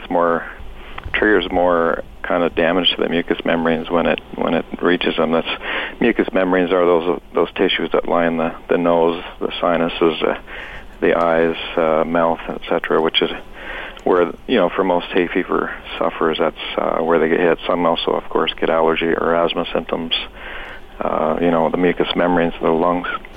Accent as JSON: {"language": "English", "town": "London", "region": "Ontario", "country": "Canada", "tie": "born or raised there", "said": "it kind of ties into my own story as a young man growing up in London, Ontario."}